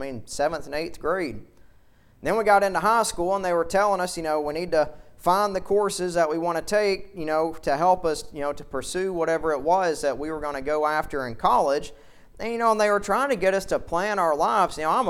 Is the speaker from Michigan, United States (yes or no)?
no; Alabama, United States; And I grew up on Lay Lake and fished all the time.